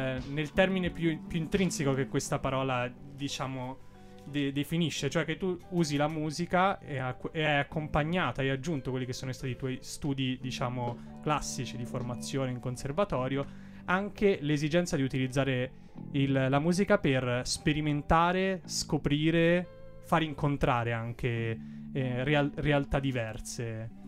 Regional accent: Pisa, Tuscany, Italy; Io sono pisano, quindi bisogna sempre sapere la Toscana è il punto preciso.

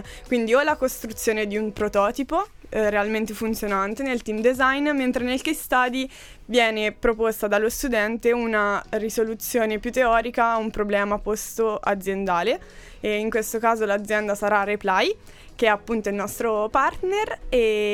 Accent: Tuscany, Italy; studio ingegneria gestionale magistrale, sono toscana

